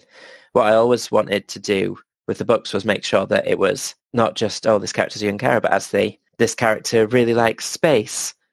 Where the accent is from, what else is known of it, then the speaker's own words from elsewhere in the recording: United Kingdom; Because obviously I'm coming from the British perspective.